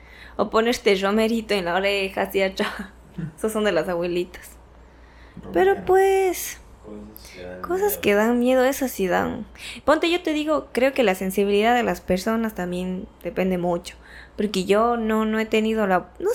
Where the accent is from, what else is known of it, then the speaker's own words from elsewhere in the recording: Cuenca, Azuay, Ecuador; Oye, yo vengo de una cultura de Cuenca